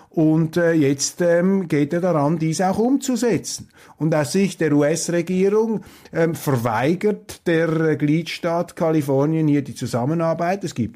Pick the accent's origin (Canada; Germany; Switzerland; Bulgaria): Switzerland; Als Schweizer ruft man da den Deutschen einfach zu, Opposition muss man widerlegen und nicht verbieten